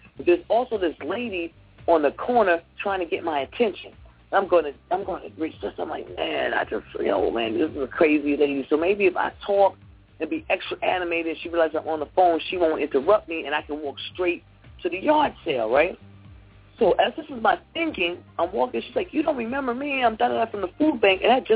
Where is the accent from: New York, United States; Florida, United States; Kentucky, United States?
New York, United States; now in Los Angeles, United States; My thing is, I come from New York, and we're in a city of hustle and bustle. Nobody speaks. Everybody's rude. When I moved to Los Angeles, I came with that same attitude.